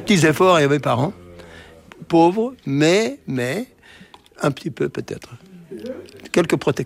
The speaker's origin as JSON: {"language": "French", "region": "Brittany", "country": "France", "tie": "born or raised there", "second_language": "French", "said": "Je suis breton de naissance. C'est-à-dire que le français est une langue étrangère pour moi. J'ai appris le français 2 ans avant l'allemand."}